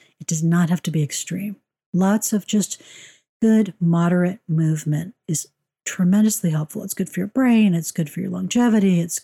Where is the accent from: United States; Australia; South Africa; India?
United States; I'm an American, and we have a mythical belief that we can shortchange ourselves on sleep